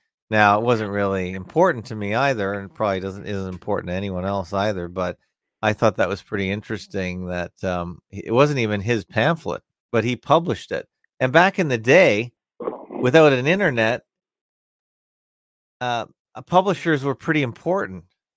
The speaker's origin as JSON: {"language": "English", "country": "Canada", "said": "as a Canadian, it's almost sacrilegious not to watch it."}